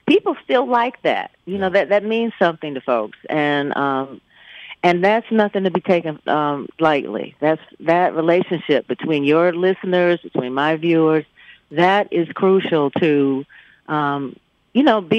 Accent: Detroit, Michigan, United States; All of those things combined when I was growing up in Detroit really contributed to me wanting to be a part of news

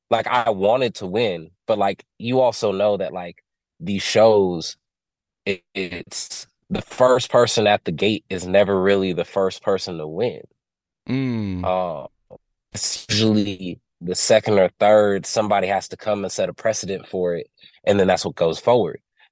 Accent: Stockton, California, United States; from growing up in Southeast Side Stockton in the hood to the woes and difficulties there

